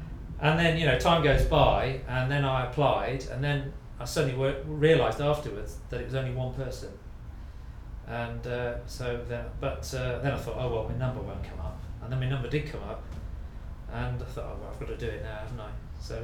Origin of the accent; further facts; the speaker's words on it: Bourne End, South East England, United Kingdom; I'm from Bourne End in Buckinghamshire, and I'm 53.